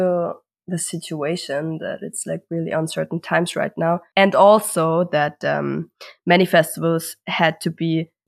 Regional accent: Vienna, Austria; We're from Vienna

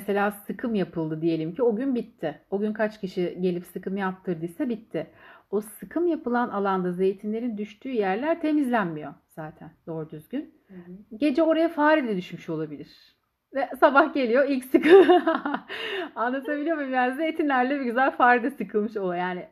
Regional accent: Gümüşhane, Turkey; Gümüşhaneliyiz

